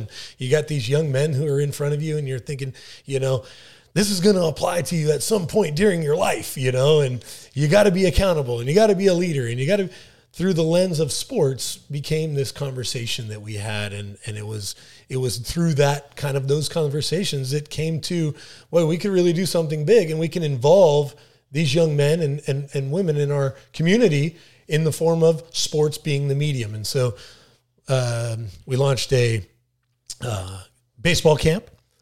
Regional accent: Vail, Colorado, United States; moved away; also born or lived in California; I was born and raised down in Vail, Colorado. Very lucky. My family moved me and my brothers out to California, started my life out there.

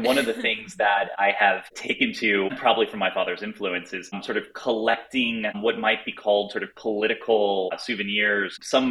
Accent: Dallas, Texas, United States; Yeah, so I actually am recording this from Dallas, Texas. I'm visiting some family in my hometown for a couple days. I grew up here. I lived here until I went away to college

